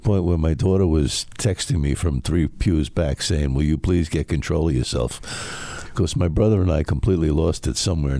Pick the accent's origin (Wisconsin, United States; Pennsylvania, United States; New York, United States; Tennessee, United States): New York, United States; Carle Place; And, you know, if you say I came from Carl Place, people like, you know, like in Suffolk go, where's that, you know.